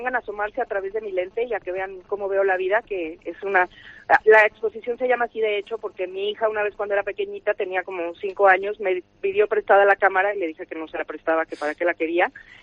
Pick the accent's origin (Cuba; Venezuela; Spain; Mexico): Mexico; es que soy mitad mexicana y mitad cántabra, ¿eh? Mitad. Mi padre era de aquí. Y mi padre emigró a México y, bueno, se casó allá, hizo su familia allá, su vida allá